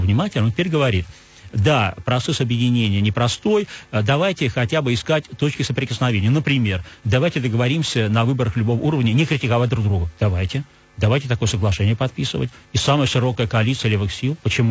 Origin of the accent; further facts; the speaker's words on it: Saint Petersburg, Russia; оба раза это был Петербург, мой родной город.